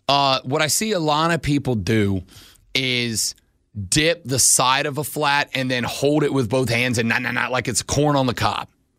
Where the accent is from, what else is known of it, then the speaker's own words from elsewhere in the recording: Pickens, Georgia, United States; also born or lived in Blue Ridge; But, I grew up in Pickens and Blue Ridge.